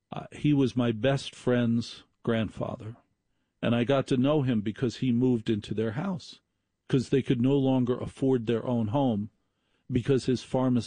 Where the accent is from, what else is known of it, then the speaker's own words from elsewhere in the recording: Maplewood, New Jersey, United States; I grew up next to Newark. I grew up in Maplewood, New Jersey.